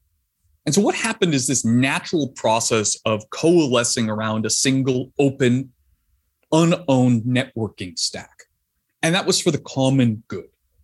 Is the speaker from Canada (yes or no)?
yes; Canada; I'm Canadian if my OUs haven't given it away.